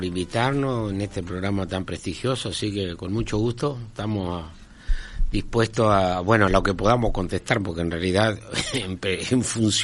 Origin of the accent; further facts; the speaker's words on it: Melo, Cerro Largo, Uruguay; born there; En realidad nací en Melo, pero mi familia es toda de Fraile Muerto.